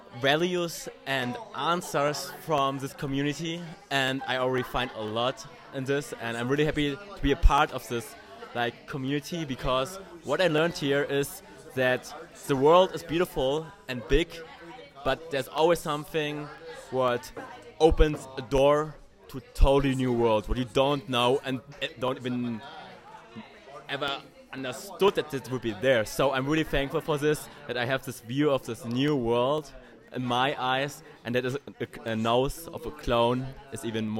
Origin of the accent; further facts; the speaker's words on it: Germany; now in Bulgaria; I'm from Germany, but live in Bulgaria, study medicine.